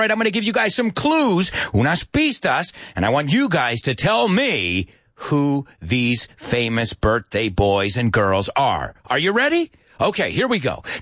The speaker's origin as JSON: {"language": "English", "country": "United States", "said": "Now, you got to remember, as an American, I don't know too much about duques, infantas, and all."}